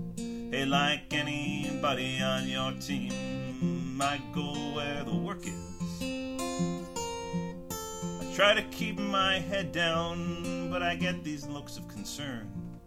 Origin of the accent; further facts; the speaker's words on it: New Jersey, United States; born there; No, I was born in North New Jersey.